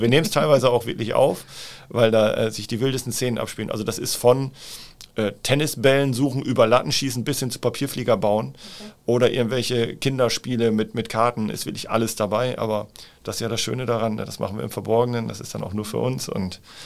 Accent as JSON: {"language": "German", "region": "Northern Germany", "country": "Germany", "said": "Ich bin ja als Hanseat, als Norddeutscher, ich freue mich dann häufig auch eher nach innen."}